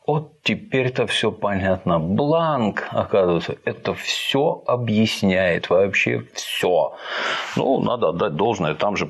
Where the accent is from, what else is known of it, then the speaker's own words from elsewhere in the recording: Ukraine; Я вот родился, вырос на Украине.